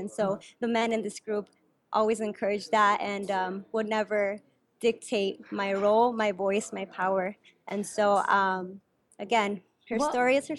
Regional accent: Los Angeles, California, United States; my own experience as a Chicana woman growing up in Los Angeles

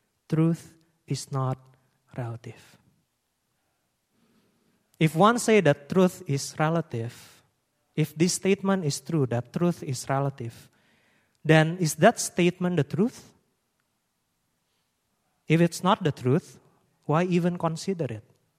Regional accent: Indonesia; I was born and raised in Indonesia, which is obvious.

